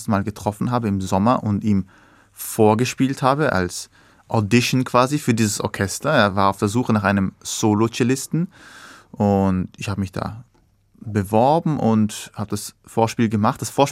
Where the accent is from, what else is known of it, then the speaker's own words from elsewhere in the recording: Austria; Ich selber natürlich habe persische Wurzeln, aber geboren und aufgewachsen bin ich in Österreich und wie ich schon vorher gesagt habe, ein bisschen in einer Blase, in einer Paradiesblase